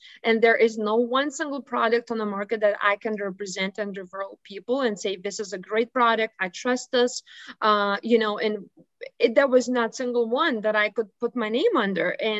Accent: Lithuania; now in Chicago, United States; I said, I'm from Lithuania, you know, and they thought I live in Lithuania, which is I live in Chicago.

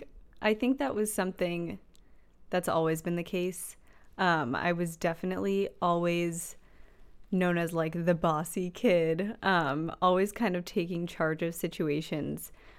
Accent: Long Island, New York, United States; I grew up in Long Island, New York, so my mind immediately goes there. But I split my time in New York City as well.

